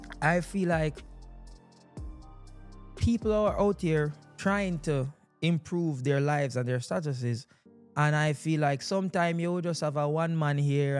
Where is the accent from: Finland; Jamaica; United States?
Jamaica; moved away; Well, I'm Jamaican, so say for instance, send it back to Jamaica.